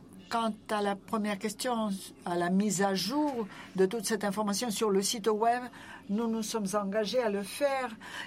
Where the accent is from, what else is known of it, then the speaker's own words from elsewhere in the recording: China; French is a second language; Je viens de Chine.